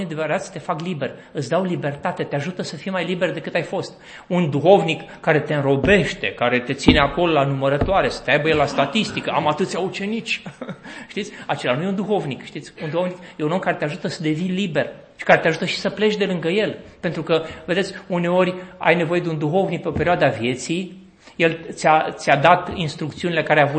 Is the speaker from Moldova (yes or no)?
no; Cugir, Alba County, Romania; Părinții mei s-au mutat la Cugir, acolo era fabrica de armament și toată fabrica care atrăgea foarte multă lume. La Cugir erau foarte bine plătiți, părinții mei au lucrat acolo.